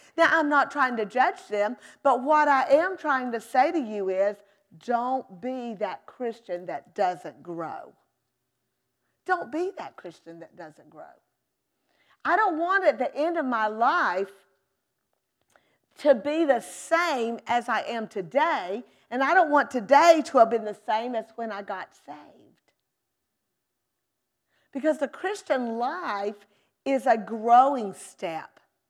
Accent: Alabama, United States; now in Raleigh, United States; Well, I grew up in Southern Alabama. And we used words like, for a shovel, we called it a scoop.

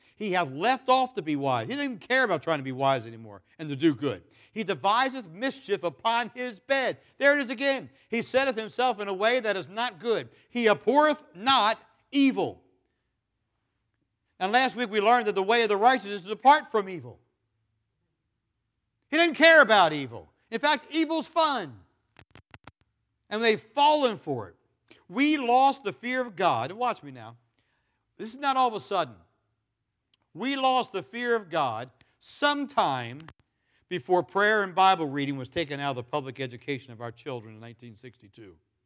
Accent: United States; See, we're Americans. I'm American.

